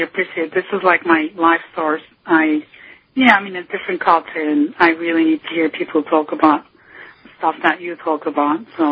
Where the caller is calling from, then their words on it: Istanbul, Turkey; I'm calling from Turkey.